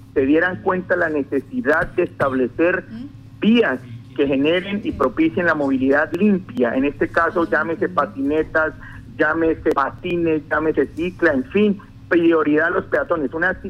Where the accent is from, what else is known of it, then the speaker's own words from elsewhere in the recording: Yopal, Casanare, Colombia; Los que somos de Yopal